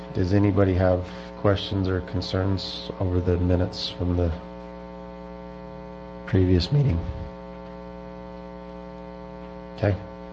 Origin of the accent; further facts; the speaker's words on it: Perry, Utah, United States; I'm the chair of the Northern RAC. I represent the at-large, and I'm from Perry.